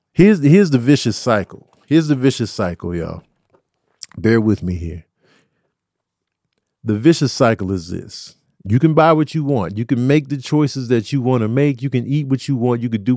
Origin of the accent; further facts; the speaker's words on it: Chicago, Illinois, United States; I was privileged to be speaking from an urban vantage point. I grew up in Chicago, you know what I'm saying?